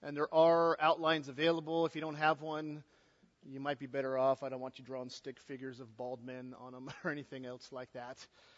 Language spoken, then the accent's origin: English; California, United States; I don't know why he told you, bro, I'm from California. That usually is a strike against me.